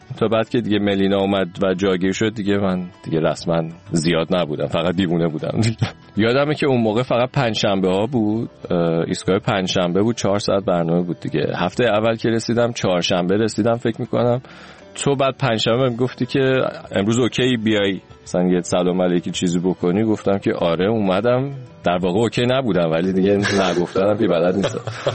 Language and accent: Persian; Isfahan, Iran; من اصفهان به دنیا اومدم